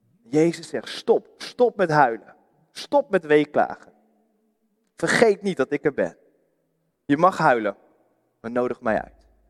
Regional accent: Putten, Gelderland, Netherlands; Laatst in ons dorp, ik kom uit Putten, was er een begrafenisstoet.

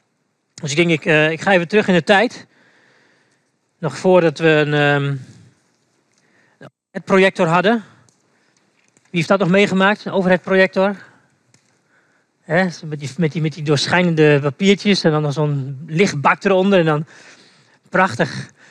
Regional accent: Almelo, Overijssel, Netherlands; Ik kom uit Almelo.

